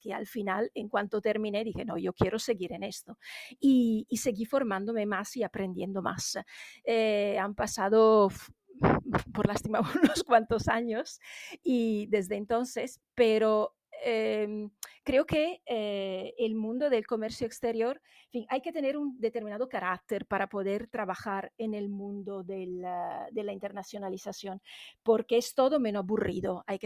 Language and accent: Spanish; Italy; Spanish is a second language; Yo soy italiana y soy bilingüe francesa.